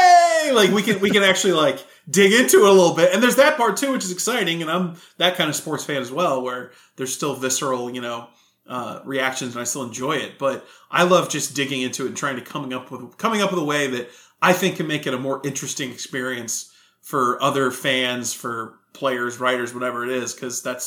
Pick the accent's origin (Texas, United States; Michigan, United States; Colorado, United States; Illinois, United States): Texas, United States; Houston; Now, this appealed to me because I'm from Texas. I'm from a group in Houston.